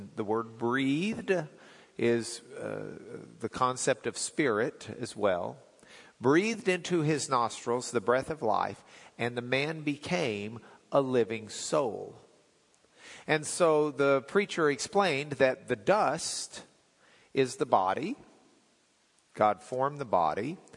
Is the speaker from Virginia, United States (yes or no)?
no; Lubbock, Texas, United States; When I was growing up in Lubbock, I was in high school.